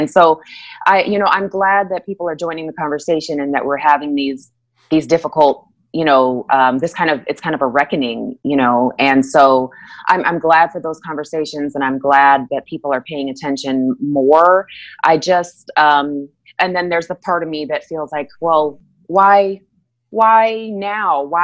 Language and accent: English; Anchorage, Alaska, United States; also born or lived in Kansas; now in Texas, United States; I was born in Kansas, but I was raised in Anchorage, Alaska, which is random. And, I grew up there, and then I met my partner there, and then we moved to Georgia. and then we moved to Colorado, and now we're in Texas.